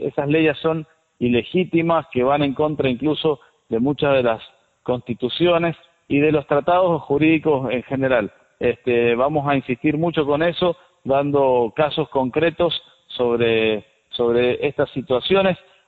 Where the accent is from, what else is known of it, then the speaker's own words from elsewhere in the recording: Argentina; Quizás como argentino podemos hacer un balance